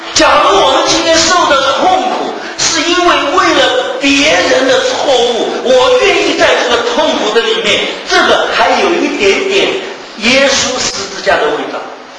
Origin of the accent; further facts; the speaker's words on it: China; 你们以色列管我中国人什么关系？